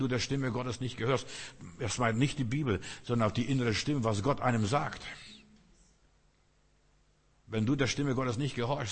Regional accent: Berlin, Germany; Warum bin ich in Berlin aufgewachsen? In Kreuzberg.

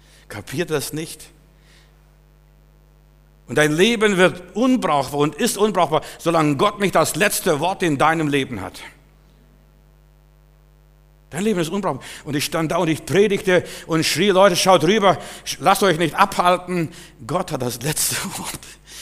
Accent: Klaipėda, Klaipėda County, Lithuania; moved away; Ich bin jetzt mit meiner Familie mal in Litauen, in Memel gewesen, wo ich herkomme, und diese Ecke, wo wir zuletzt wohnten.

